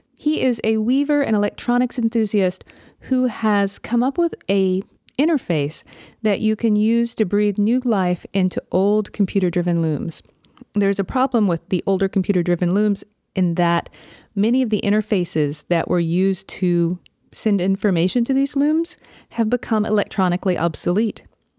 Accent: Southern United States, United States; now in Seattle, United States; I grew up in the South, but I'm living in Seattle these days, so it getting dark at 4:30 just seems wrong somehow.

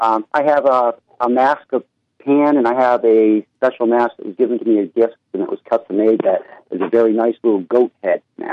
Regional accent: Maine, United States; Well, I come from Maine. It gets cold up here in the winter.

